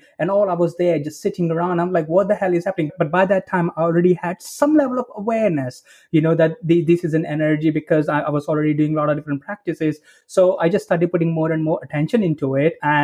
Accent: India; You know, I come from India

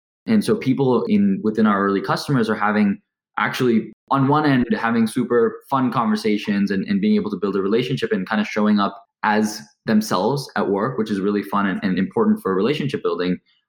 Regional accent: India; also born or lived in Dubai, UAE / Hong Kong; now in United States; So I'm Indian. I'm from India. I was born in Dubai, then moved to Hong Kong, then moved to India, then moved to the US, where I studied computer science at UCLA.

